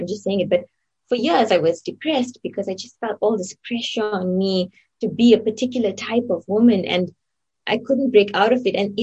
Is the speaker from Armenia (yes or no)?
no; South Africa; it really changed my life growing up in South Africa, particularly in this suburb and in this community.